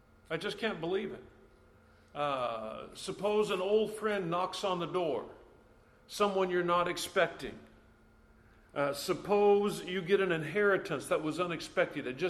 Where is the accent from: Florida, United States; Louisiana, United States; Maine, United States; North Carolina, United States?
Florida, United States; I'm from Florida, and I'm up here in the woods of Vermont